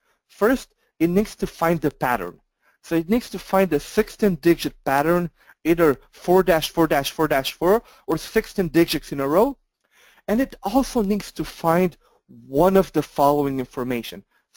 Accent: Canada; but I'm Canadian

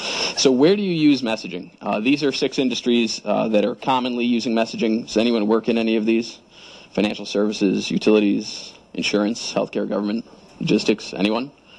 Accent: Chicago, Illinois, United States; I'm from Chicago originally, so there I learned to bribe people.

